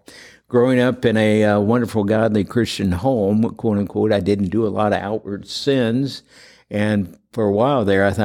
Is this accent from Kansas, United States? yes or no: yes; Topeka, Kansas, United States; born there; Well, born in Topeka, Kansas, and became a KU Jayhawk fan early.